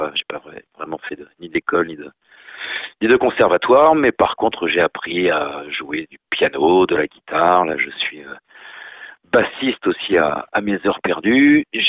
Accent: Paris, Île-de-France, France; born there; now in Béziers, France; je vis à Béziers aujourd'hui, mais je suis parisien de naissance.

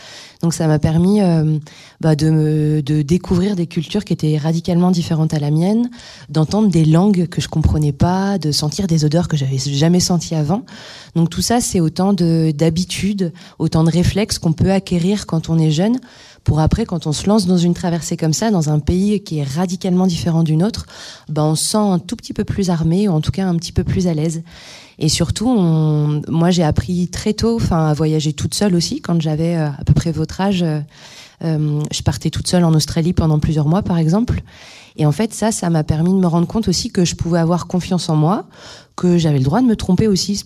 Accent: Normandy, France; On a grandi en Normandie, dans le nord-ouest de la France.

